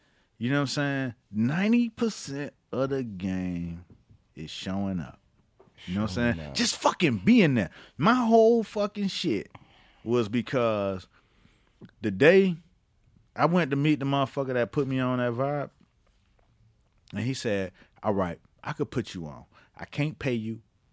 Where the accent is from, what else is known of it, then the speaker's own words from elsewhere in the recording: Florida, United States; And it was in Florida. I'm from Florida. So, you know, I know motherfuckers.